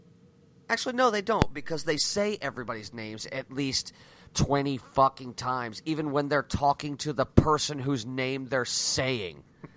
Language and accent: English; United Kingdom; because we're British.